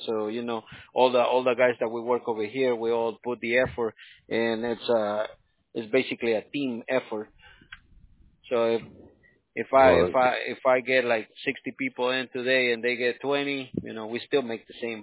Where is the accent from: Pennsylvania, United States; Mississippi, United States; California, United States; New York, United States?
California, United States; Los Angeles; I'm actually from Los Angeles. I grew up over here.